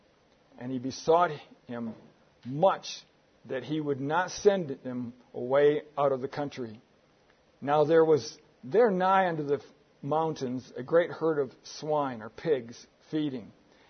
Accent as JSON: {"language": "English", "region": "Michigan", "country": "United States", "said": "In my home state, back in the state of Michigan in the U.S., we always had every year at what they called the county fair."}